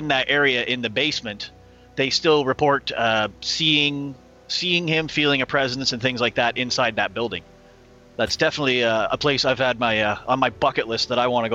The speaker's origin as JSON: {"language": "English", "region": "East Coast", "country": "United States", "tie": "born or raised there", "said": "I was born on the East Coast to a family of undertakers. So I actually grew up inside a funeral home."}